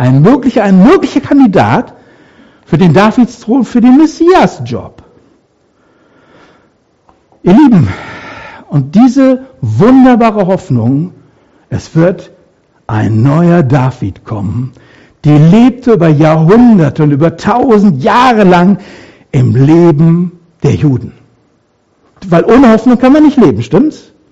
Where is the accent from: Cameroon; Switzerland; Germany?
Germany; North Rhine-Westphalia; Bei uns im Ruhrpott waren die Briten. Da habe ich als Kind und Jugendlicher immer die britischen Panzer- und Soldatenkolonnen gesehen. Wir hatten da eine richtige, da war eine Kaserne bei uns in der Nähe.